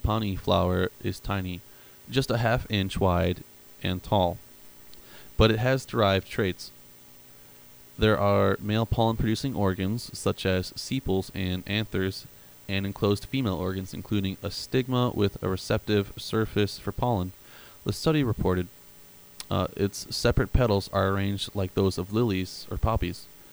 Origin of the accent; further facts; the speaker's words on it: Illinois, United States; So, yeah, I grew up right outside Chicago, and big names like … I mean, they're from Chicago, so...